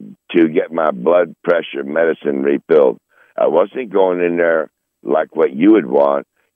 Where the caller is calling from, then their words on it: Michigan, United States; I am in very, very, very far northern Michigan, right up there about, I would say, I could throw a rock into Canada. Right. Above the UP. I'm above the UP.